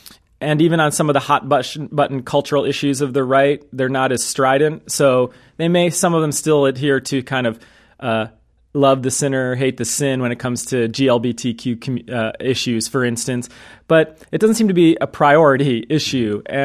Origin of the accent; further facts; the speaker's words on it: Cleveland, Ohio, United States; also born or lived in Baltimore; Well, I grew up in Cleveland, Ohio. I was born in Baltimore and kind of saw the good and the bad of urban inequality there.